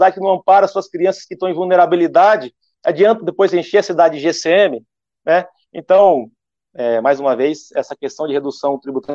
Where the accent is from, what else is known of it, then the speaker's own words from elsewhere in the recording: Brazil; accent: caipira; Eu, lá do interior, de onde eu vim, vocês percebem o sotaque caipira aí.